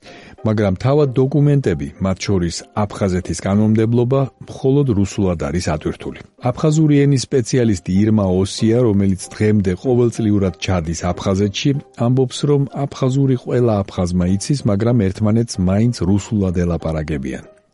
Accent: Abkhazia, Georgia; მაგრამ ლაპარაკით რა თქმა უნდა ვლაპარაკობ, რადგან აფხაზი ვარ. მართალია, დედა არ მყავს აფხაზი

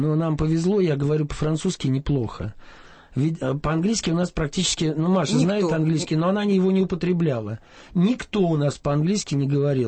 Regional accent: Russia; что мы из России, если у вас стоянка для машины, мы приехали на автомобиле

